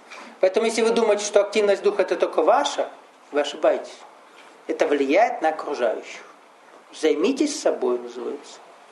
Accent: Russia; Я из России, поэтому на меня фиксируется коллективный дух России.

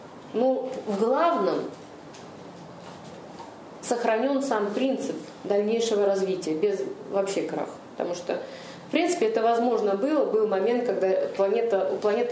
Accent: Russia; Я вообще россиянка, живу в Подмосковье.

